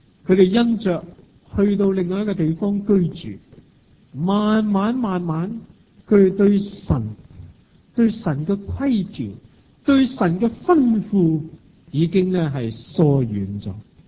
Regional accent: Hong Kong; 对我哋香港人嚟讲又系好切身。

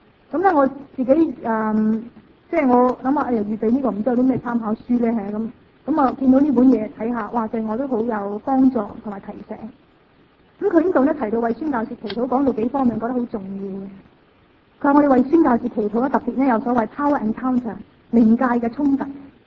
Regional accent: China; 因为我哋系中国人啦，

